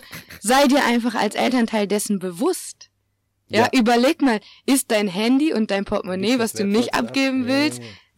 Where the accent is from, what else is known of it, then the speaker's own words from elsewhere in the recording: North Rhine-Westphalia, Germany; ich komme halt jetzt aus NRW, ne?